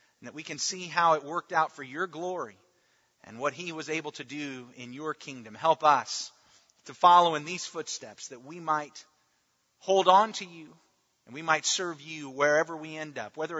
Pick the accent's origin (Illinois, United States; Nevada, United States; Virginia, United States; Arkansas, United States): Arkansas, United States; but unfortunately, my home state is Arkansas. And so that's where I was going.